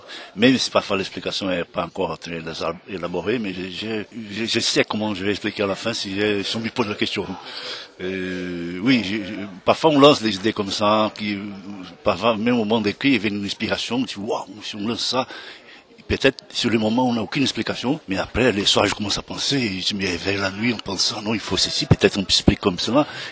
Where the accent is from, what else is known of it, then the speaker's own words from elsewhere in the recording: Rio de Janeiro, Brazil; mon enfance à Rio, au bord de la mer de cette région de Rio, c'est forêt vierge, exubérante, et la mer, et plage au sable blanc